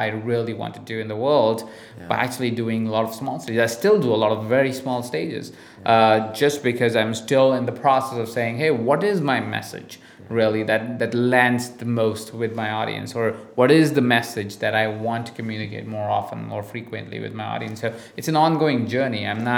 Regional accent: India; accent: mixed Indian; English is a second language; I do have an accent and I am from India and I can't do anything about it, right? I cannot change my accent. I know I sound very mixed accent and I don't sound very Indian.

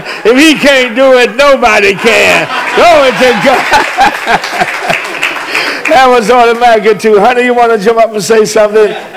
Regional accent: West Virginia, United States; And then I go back to my hometown in West Virginia.

